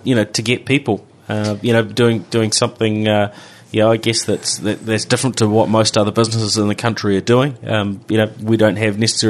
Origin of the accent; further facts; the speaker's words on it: New Zealand; Yeah, it is a lot of fun, I guess being a Kiwi, getting, going offshore and so on.